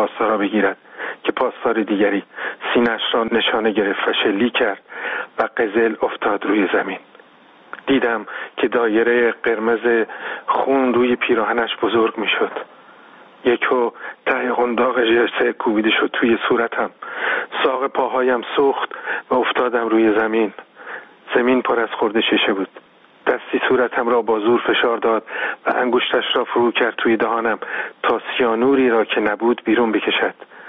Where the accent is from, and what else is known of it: Iran